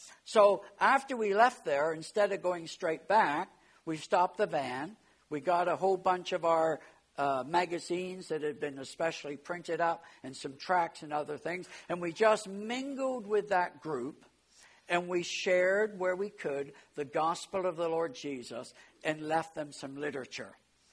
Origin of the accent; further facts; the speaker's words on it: Exeter, South West England, United Kingdom; I was born in England. I lived in the city of Exeter.